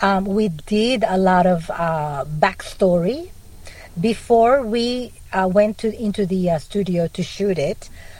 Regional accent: Philippines; Because I grew up in the Philippines

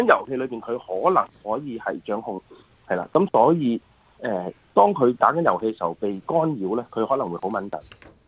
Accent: China; 尤其係有我哋中國人家庭嘅一個特色嘅

